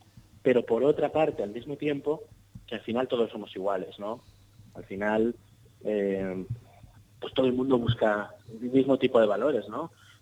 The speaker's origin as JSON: {"language": "Spanish", "town": "Alicante", "region": "Valencian Community", "country": "Spain", "said": "Yo soy de Alicante, estudié en Elche, me pillaba cerca de casa, seguí viviendo en casa de mis padres durante los años de la universidad."}